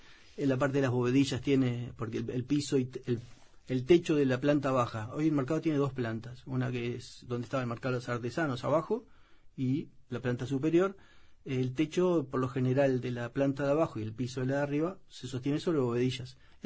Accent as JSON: {"language": "Spanish", "country": "Uruguay", "said": "¿Qué somos los uruguayos?"}